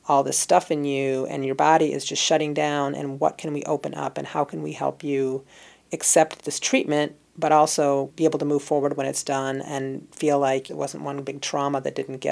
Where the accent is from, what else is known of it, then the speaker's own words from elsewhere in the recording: Ann Arbor, Michigan, United States; also born or lived in Madison / Berkeley; I grew up in Ann Arbor, Michigan. I went to college in Madison, Wisconsin. I lived in Berkeley for many years.